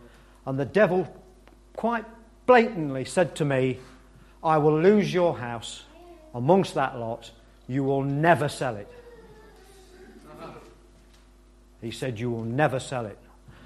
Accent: Nottingham, East Midlands, United Kingdom; I thought I'd just like to say before we get going that we are from the Midlands originally. We're from Nottingham.

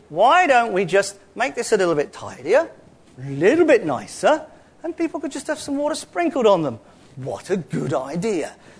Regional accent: London, United Kingdom; I'm a southerner. I grew up in London. I loved living in Sussex.

